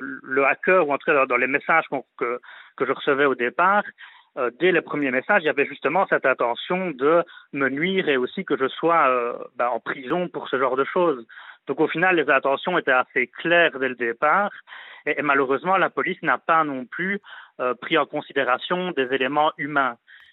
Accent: Liège, Wallonia, Belgium; Voilà, moi j'étais de Liège, j'avais jamais été à Nantes.

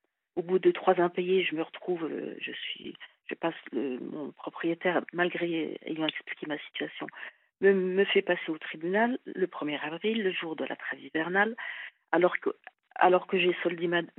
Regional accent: Grand Est, France; Je suis du Grand Est.

